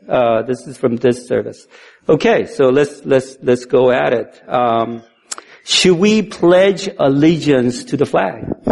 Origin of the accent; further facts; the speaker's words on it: United States; And I am an American, and I pledge allegiance to who we are in America.